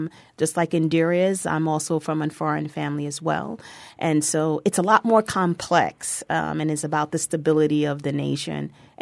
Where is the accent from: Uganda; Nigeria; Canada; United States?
Nigeria; I know being Nigerian, that has helped Nigeria in particularly.